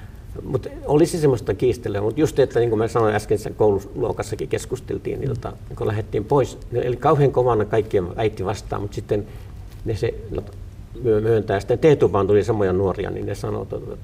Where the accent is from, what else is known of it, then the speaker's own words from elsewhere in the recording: Pello, Lapland, Finland; also born or lived in Kemi; Lukiossa just tuli, muutettiin Pellosta pikkukylältä Kemin kaupunki, mikä on niin kuin kommunistikaupunki.